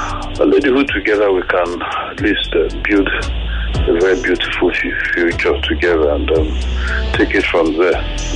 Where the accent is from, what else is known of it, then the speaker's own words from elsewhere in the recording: Anambra, Nigeria; now in Lagos, Nigeria; I'm from Anambra State.